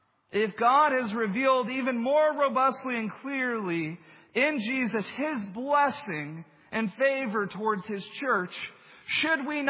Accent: Texas, United States; at least where I grew up in Texas.

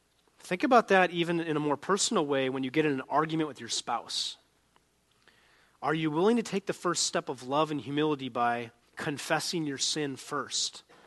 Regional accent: North Dakota, United States; I grew up in North Dakota. You wave to everybody, just to everybody, as many times as you can.

